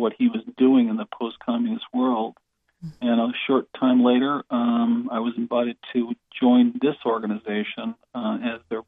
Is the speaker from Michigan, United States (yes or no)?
no; South Windsor, Connecticut, United States; I grew up in a town called South Windsor, Connecticut.